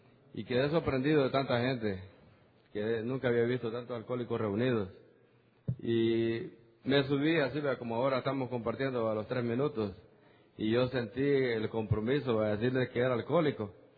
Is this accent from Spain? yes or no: no; El Salvador; Y yo no soy de Michoacán, soy salvadoreño.